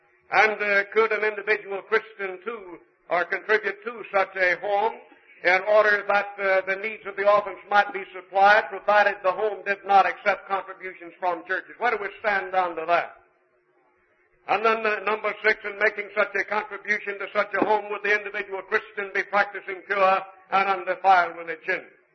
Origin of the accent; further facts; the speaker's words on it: Longview, Texas, United States; I grew up in Deep East Texas, not very far from where we are tonight.